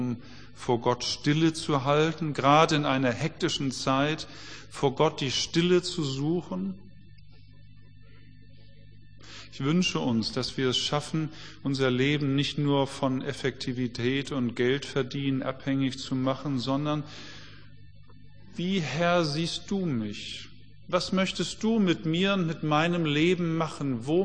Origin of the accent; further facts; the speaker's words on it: Germany; Meine Frage an uns als Deutsche, müssen wir Glauben so ernst und unfröhlich leben?